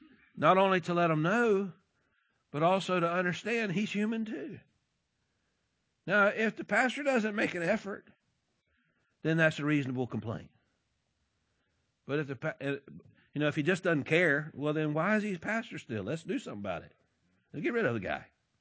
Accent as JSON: {"language": "English", "town": "Pahokee", "region": "Florida", "country": "United States", "said": "I'm from Pahokee."}